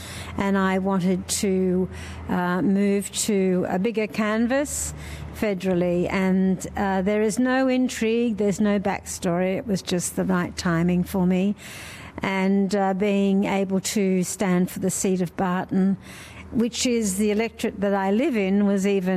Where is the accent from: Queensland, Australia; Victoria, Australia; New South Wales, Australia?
New South Wales, Australia; My background is that I am from the Wiradjuri nation of southwestern New South Wales.